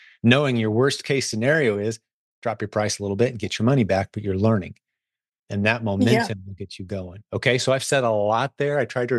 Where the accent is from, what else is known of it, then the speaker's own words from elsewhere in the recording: Canada; now in United States; And I will tell you this as a Canadian too, okay?